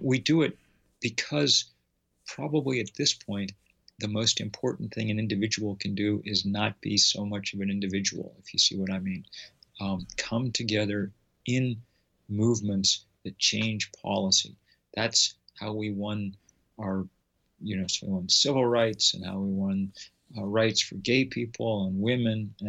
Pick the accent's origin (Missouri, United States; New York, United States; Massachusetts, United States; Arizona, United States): Massachusetts, United States; Lexington; I'm a American patriot. I grew up in Lexington, Massachusetts.